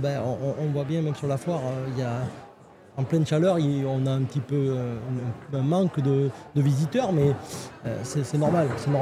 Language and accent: French; Bergerac, Nouvelle-Aquitaine, France; Nous sommes de Bergerac, moi je suis un enfant de Bergerac. Je suis vraiment natif de Bergerac